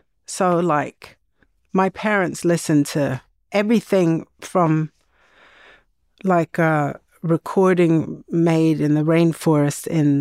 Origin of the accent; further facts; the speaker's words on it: Sweden; growing up in Sweden in the 70s